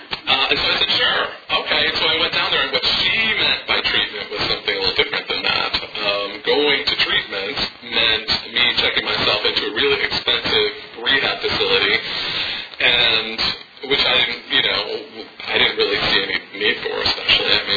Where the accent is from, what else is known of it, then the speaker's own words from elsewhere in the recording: Chicago, Illinois, United States; I moved to California because I'm from Chicago, and I moved to California because that was the solution to my problem.